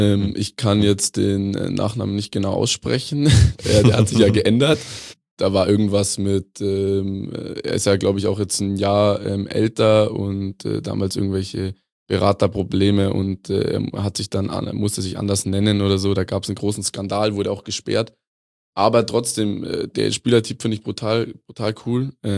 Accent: Rosenheim, Bavaria, Germany; Ich komme aus dem Großraum Rosenheim, ja.

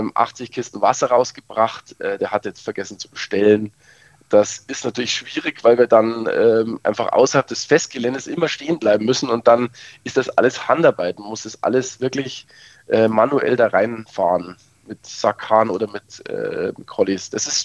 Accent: Munich, Bavaria, Germany; born there; Ja, also ich bin ja gebürtiger Münchner

